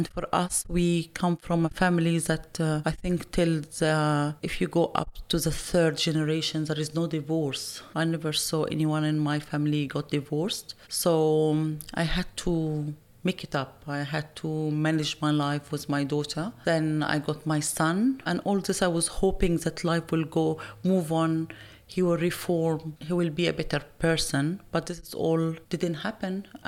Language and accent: English; Egypt; moved away as an adult; now in Australia; I'm 43 years old. I come from Egypt in 2001 on a spousal visa.